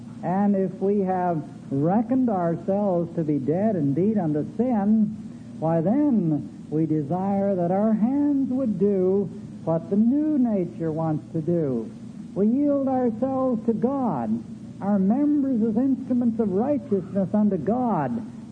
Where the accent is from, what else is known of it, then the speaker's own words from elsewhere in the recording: Canada; You know, I'm a Canadian citizen.